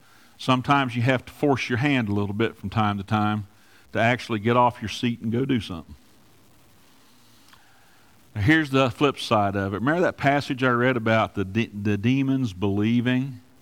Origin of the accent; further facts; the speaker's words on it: Kentucky, United States; We're all from East Kentucky.